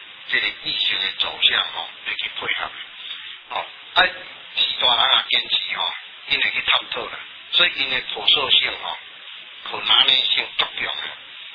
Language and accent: Chinese; Taiwan; 所以我们台湾人真感恩